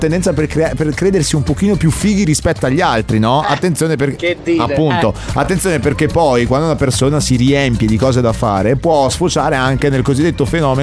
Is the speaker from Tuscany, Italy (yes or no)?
no; Veneto, Italy; Pieve di Soligo, comune che in realtà si trova vicino al mio, Conegliano